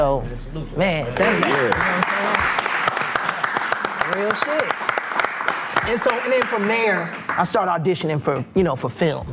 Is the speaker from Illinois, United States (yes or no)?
yes; Chicago, Illinois, United States; You know, for people that don't know, I'm born and raised in Chicago.